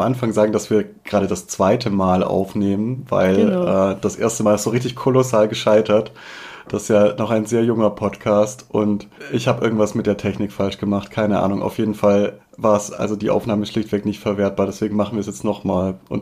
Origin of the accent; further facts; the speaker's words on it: Tübingen, Baden-Württemberg, Germany; born there; now in Berlin, Germany; Also ich komme nicht direkt aus Stuttgart, bin in Tübingen geboren. Aber wir kommen beide aus dem Schwabenland, aus dem Süden und sind dann in Berlin oder im Berliner Umland aufgeschlagen.